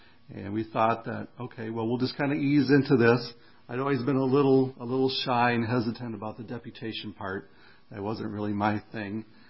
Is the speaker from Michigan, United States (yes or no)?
yes; Michigan, United States; also born or lived in Florida; And I'm from Michigan, so I knew what was in Grand Rapids.